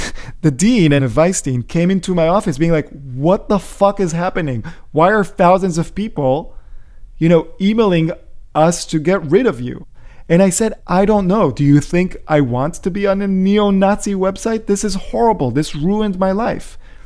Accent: Central District, Israel; now in United States; if you grew up in central, you know, Israel like I did, you're Jewish because it's in the water.

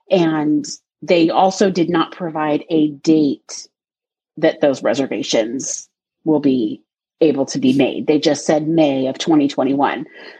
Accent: Seattle, Washington, United States; As you guys know, I'm from Seattle.

